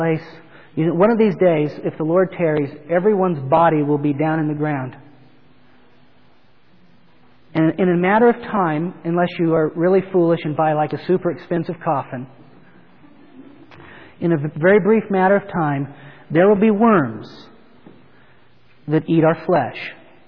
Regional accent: California, United States; I grew up in the Sacramento Valley, and there was a lot of wheat.

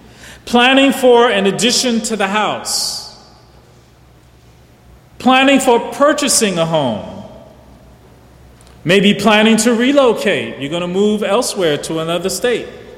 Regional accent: East Coast, United States; But I'm from the East Coast.

